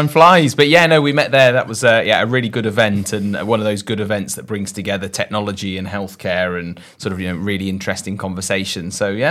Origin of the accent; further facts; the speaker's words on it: Leamington, West Midlands, United Kingdom; born there; So I was born in Leamington, but grew up elsewhere and came back for medical school.